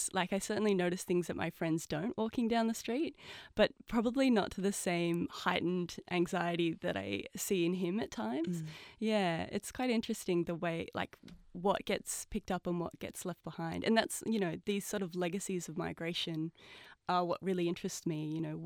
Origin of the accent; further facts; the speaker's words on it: Australia; it's so far removed from my experience growing up in Australia